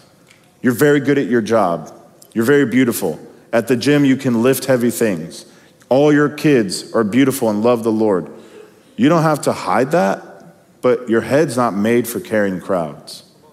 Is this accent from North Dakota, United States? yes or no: no; Kentucky, United States; I'm from Kentucky, so Eastern Kentucky is pretty much like District 12 from the Hunger Games.